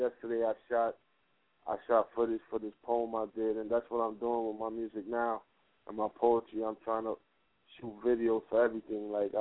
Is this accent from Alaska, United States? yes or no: no; New York City, New York, United States; East Harlem, Lehman Village, 10th Street, stand up. Good.